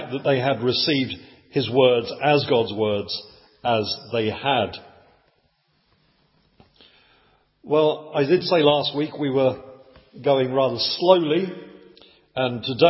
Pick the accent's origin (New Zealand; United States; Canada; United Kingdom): United Kingdom; England; some of us were to be called … because we're English